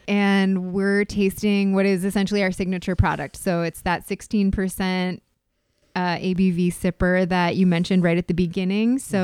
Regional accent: California, United States; also born or lived in Spain; No, I'm from California originally.

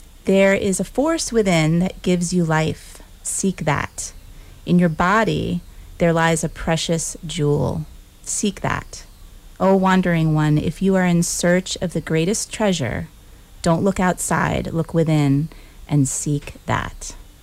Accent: Florida, United States; We're visiting from Florida.

